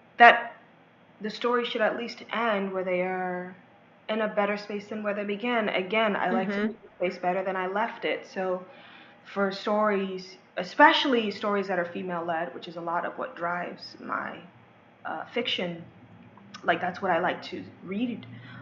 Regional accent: Washington metropolitan area, United States; And I was standing over like, I'm from the DMV.

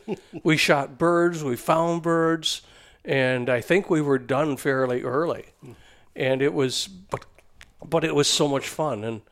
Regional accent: Sauk Centre, Minnesota, United States; Yeah, well, I grew up in a small town called Sauk Center.

